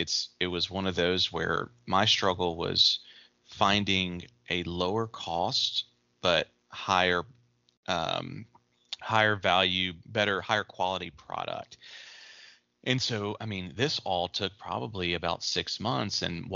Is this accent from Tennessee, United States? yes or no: yes; Memphis, Tennessee, United States; But not having lived in my hometown, Memphis, for a while from high school, college, and serving in the Army for 10 years, I finally made it back in 2018.